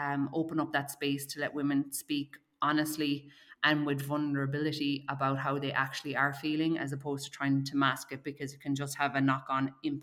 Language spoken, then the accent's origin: English; Ireland; now in Australia; growing up in Ireland, the gym setting was like always inside, dark rooms, you know, whatever it might be. And then when I moved to Australia